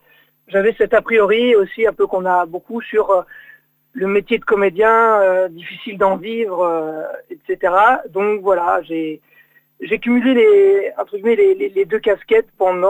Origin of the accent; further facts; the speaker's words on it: Saujon, Nouvelle-Aquitaine, France; je suis né à Saujon. Donc voilà, je suis un gars du coin.